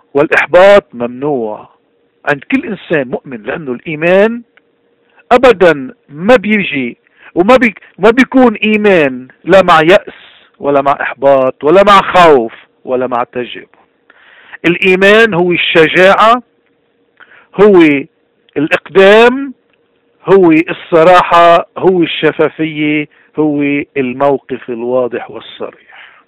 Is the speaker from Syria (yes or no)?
no; Lebanon; كلبنانيين عايشين ببلاد الاغتراب، المطلوب منا مثل ما المطلوب من اللبناني وين ما كان موجود